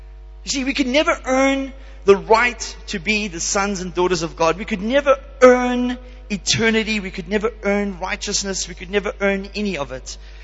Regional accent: South Africa; as I was growing up in South Africa, life wasn't easy.

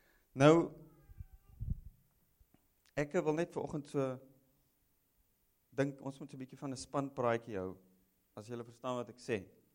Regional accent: Windhoek, Khomas, Namibia; moved away as an adult; Van waar ek kom, ek groot geword in Windhoek, was ek in, op universiteit

